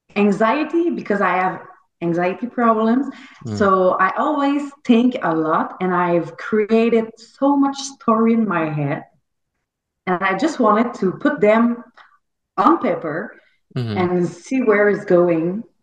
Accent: Canada; first language French; English is a second language; English isn't my first language. I'm French. I'm a French Canadian, but I write better than I talk in English.

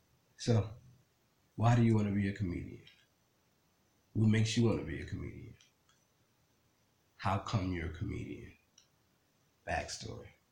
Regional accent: New Orleans, Louisiana, United States; moved away as an adult; now in Los Angeles, United States; I've been in New Orleans. I've grown up, born and raised in New Orleans. I've been in there 34 years, okay? And my situation now, to say that I'm where I'm at now, I am in Los Angeles, okay?

